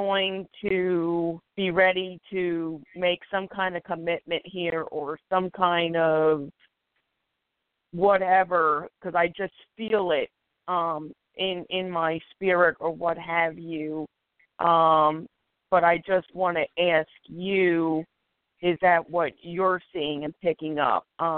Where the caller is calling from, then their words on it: Philadelphia, Pennsylvania, United States; I am calling from Philadelphia, PA.